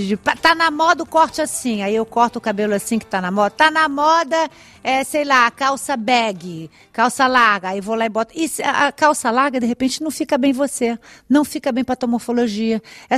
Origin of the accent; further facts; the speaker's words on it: Brazil; moved away; Claro que eu tenho saudade do Brasil. Nossa, eu sou brasileira, eu vou ao Brasil sempre, no Natal, pelo menos umas duas vezes por ano.